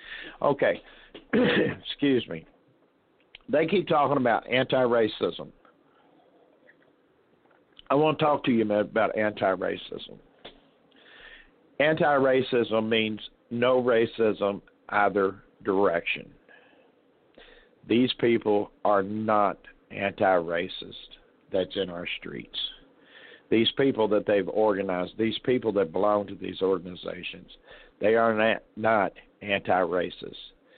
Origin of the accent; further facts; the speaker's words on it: Louisville, Kentucky, United States; Okay, I'm from Louisville. I'm from Louisville. That was my hometown. And I tell you what, it has changed.